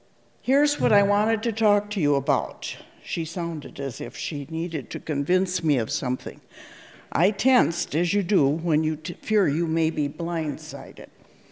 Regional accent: Washburn, Wisconsin, United States; I'm from Washburn.

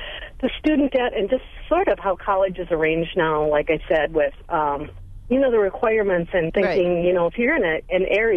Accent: Wisconsin, United States; I grew up in Burnett County and my dad was a sand poor farmer

